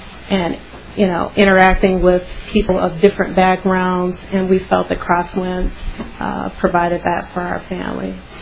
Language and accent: English; Illinois, United States; moved away as an adult; Neither my husband or I are from Minnesota. I'm from Illinois. He's from Michigan.